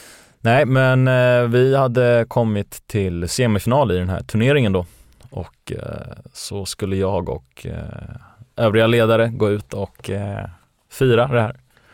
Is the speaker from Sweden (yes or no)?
no; France; jag är fransman, champagne är som vatten för mig